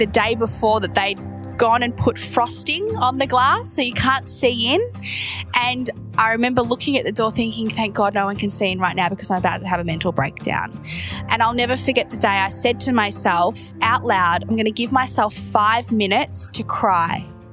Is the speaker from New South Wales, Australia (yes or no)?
no; Melbourne, Victoria, Australia; And I'm from Melbourne, Australia, so I grew up around Melbourne